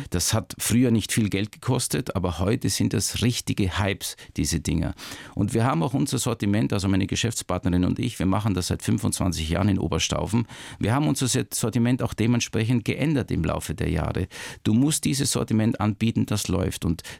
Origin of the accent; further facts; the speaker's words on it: Austria; wir haben Kirschen gepflückt oder Spargel gestochen und die Flohmärkte, die hießen bei uns in Österreich früher Fetzenmärkte, weil es da auch Fetzen, also Klamotten gab